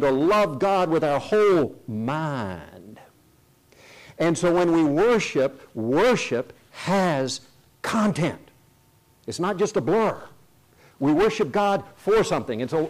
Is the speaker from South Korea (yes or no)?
yes; South Korea; he was already a legend in Korea when I was growing up in Korea.